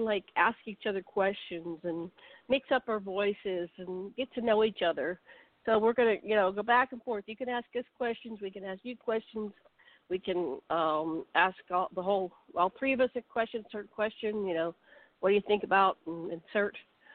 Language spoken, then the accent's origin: English; Pittsburgh, Pennsylvania, United States; I sleep better, I think, because I'm from Pittsburgh.